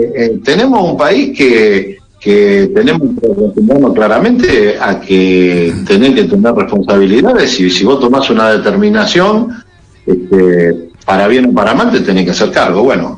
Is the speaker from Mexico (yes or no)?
no; Argentina; yo como argentino